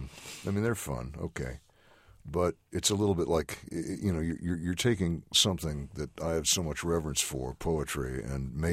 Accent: Illinois, United States; spoke with them a great deal about all of this, but largely because I was from Illinois.

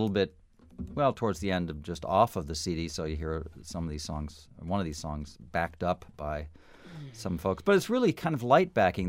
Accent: Pennsylvania, United States; and then Pennsylvania, my home state, and then all the way out to Colorado and back up to Oregon.

